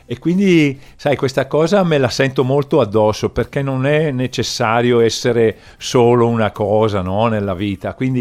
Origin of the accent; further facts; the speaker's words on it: Brescia, Lombardy, Italy; moved away; also born or lived in Bologna / Trieste; io sono di Brescia